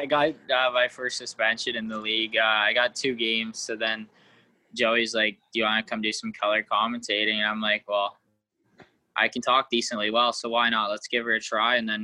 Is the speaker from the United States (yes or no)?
no; Clarington, Ontario, Canada; And for me, just kind of played all the way up in my hometown for the Clarington Toros.